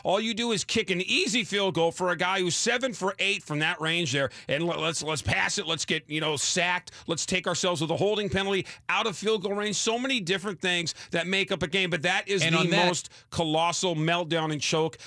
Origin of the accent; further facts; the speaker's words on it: Atlanta, Georgia, United States; I wear my jersey inside out in the NBA because I'm from Atlanta.